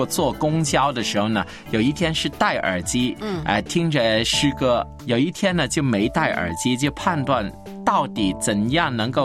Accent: China

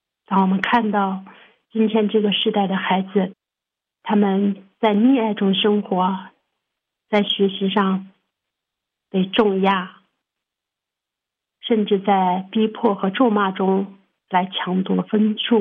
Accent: Anhui, China; 大家好，我是安徽的

